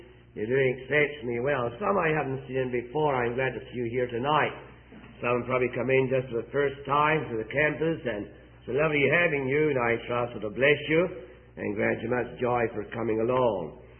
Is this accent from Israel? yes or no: no; Scotland, United Kingdom; I ought to try and, being a Scotsman, try and save my breath a bit more.